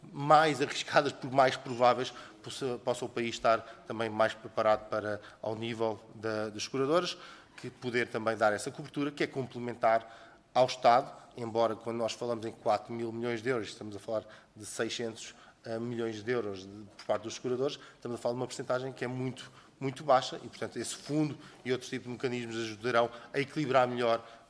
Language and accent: Portuguese; Oeste, Portugal; Eu sou do Oeste, portanto também tenho muito, muito conhecimento no local das estradas